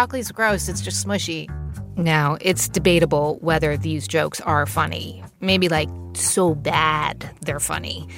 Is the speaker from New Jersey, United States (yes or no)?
yes; New Jersey, United States; I grew up in New Jersey, but I can take it.